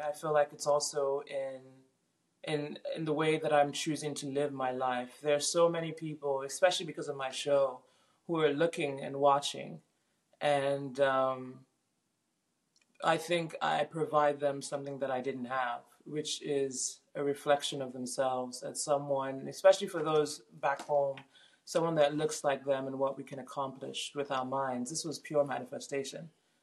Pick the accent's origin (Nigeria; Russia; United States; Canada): Nigeria; showing young ladies like me who grew up, who are growing up in Nigeria or third world countries where they don't really have access, that this is possible.